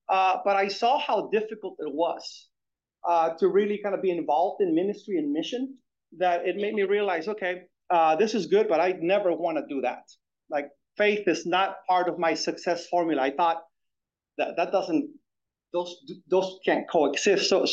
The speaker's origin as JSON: {"language": "English", "country": "Mexico", "tie": "born or raised there", "said": "And growing up in Mexico, there's a thought that if you are in ministry, that you're supposed to suffer."}